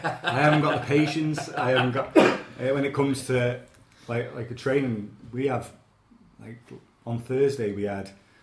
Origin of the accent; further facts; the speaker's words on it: Scotland, United Kingdom; Well, yeah, I grew up in Scotland, you see, so I didn't move to that man until I was seven.